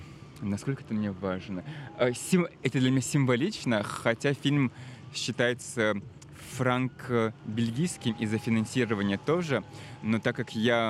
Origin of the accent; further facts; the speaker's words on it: Chechnya, Russia; мне было легче быть частью, потому что я часть общины, я чеченец, так что они были даже рады